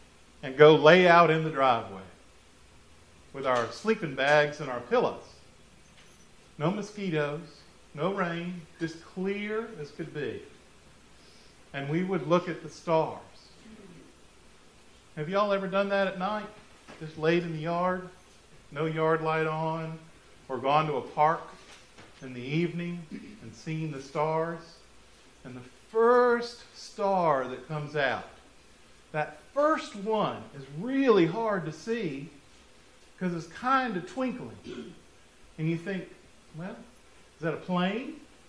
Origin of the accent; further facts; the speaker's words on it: Florida, United States; I was raised in South Florida